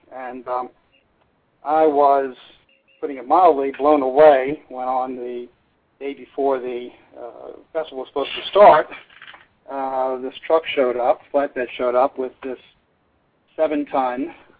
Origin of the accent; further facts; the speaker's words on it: Richmond, Virginia, United States; I'm from Richmond, Virginia, born and raised